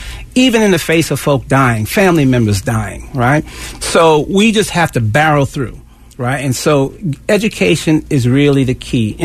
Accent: New York City, New York, United States; I grew up in New York City, and so there's all kinds of traumas that are undiagnosed, right?

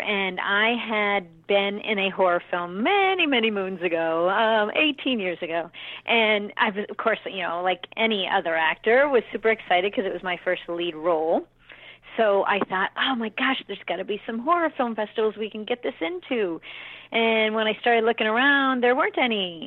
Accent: Orlando, Florida, United States; And yeah, and then as for Florida, I am from Orlando, and I always thought how fun it would be to bring it there.

